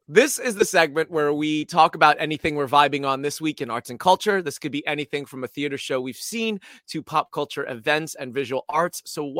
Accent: Philadelphia, Pennsylvania, United States; as a Philadelphian and as a person who teaches in schools and a lover of comedy

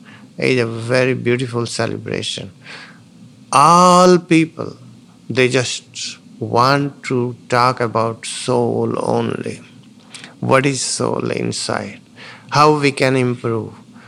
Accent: India; English is a second language; now in ?; I go sometimes in India, I still go, and to my hometown.

